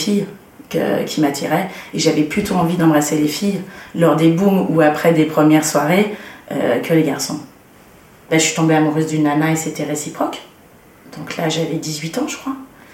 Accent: Nouvelle-Aquitaine, France; J'ai grandi dans les Deux-Sèvres, un département dans le Poitou-Charentes, essentiellement avec ma mère

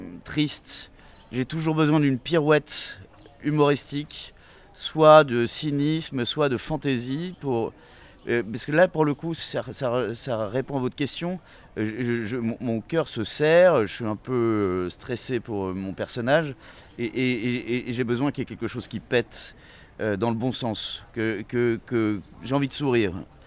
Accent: Brittany, France; C'est ma région d'origine, mais je connais très peu Rennes.

